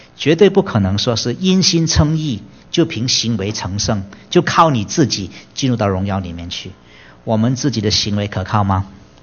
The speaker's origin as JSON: {"language": "Chinese", "country": "China", "said": "今天如果在我们中国人在我们这里哈"}